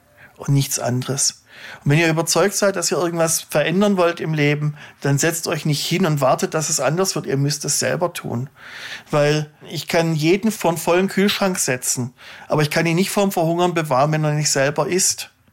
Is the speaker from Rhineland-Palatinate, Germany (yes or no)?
no; Baden-Württemberg, Germany; ich habe es als Schwabe geschafft